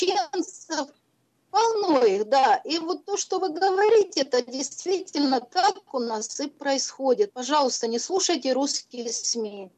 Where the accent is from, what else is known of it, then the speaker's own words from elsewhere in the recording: Donbas, Ukraine; из Донбасса.